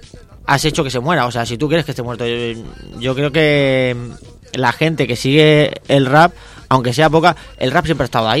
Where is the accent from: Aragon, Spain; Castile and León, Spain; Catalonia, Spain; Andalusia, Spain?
Catalonia, Spain; Nosotros somos catalanes y incluso la radio también la hacemos en castellano